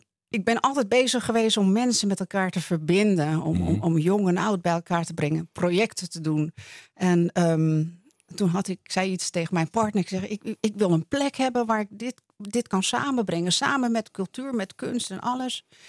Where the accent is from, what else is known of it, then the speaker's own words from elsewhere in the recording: Amsterdam, North Holland, Netherlands; born there; En ik ben hier geboren in Amsterdam. Amsterdam-West.